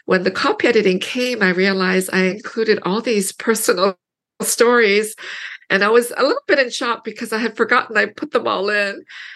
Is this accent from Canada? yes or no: yes; Canada; moved away as an adult; also born or lived in Korea; now in United States; You know, I was born in Korea, and then our family immigrated in 1975 to Canada. So I write some stuff about growing up in Canada in the book. And we immigrated, well, then myself and my own now nuclear family, we moved to the U.S. in 2004